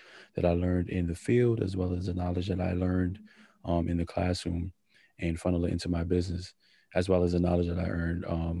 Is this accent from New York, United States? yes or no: yes; Bronx, New York, United States; also born or lived in Mount Vernon; now in Bridgeport, United States; When I moved to Bridgeport, actually, I was born in the Bronx. I was born in Mount Vernon. I lived in the Bronx, and I moved to Bridgeport, Connecticut.